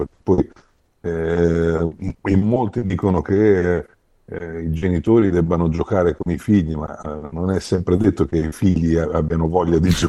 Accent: Sicily, Italy; Poi, sai, sono siciliano e da buon siciliano conosco anche un po' le vicissitudini, no?

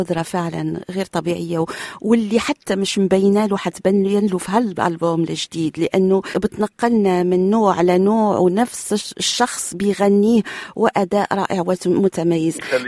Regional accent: Morocco; أنا من المغرب صحيح

